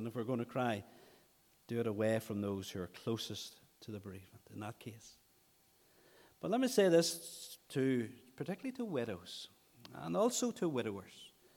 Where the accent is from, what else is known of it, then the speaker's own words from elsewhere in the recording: United Kingdom; Most of us would count ourselves as British and we believe in the stiff upper lip.